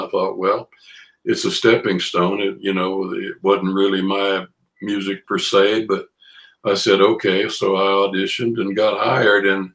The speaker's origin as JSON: {"language": "English", "town": "Corpus Christi", "region": "Texas", "country": "United States", "lives_now": "Houston, United States", "said": "I was from Corpus Christi originally, but I moved up to Houston. I worked with a trio down in South Texas, and we did some recording always in Houston."}